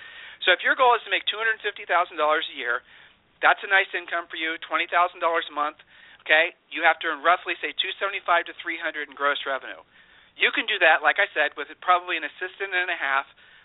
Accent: Ohio, United States; I hate sounding like this because I'm from Ohio, and by the very nature, we're not braggarts.

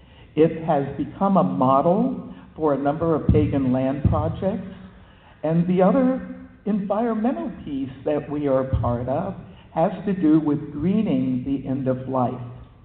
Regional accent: Virginia, United States; I grew up in Virginia. I went to college at the College of William and Mary in Virginia.

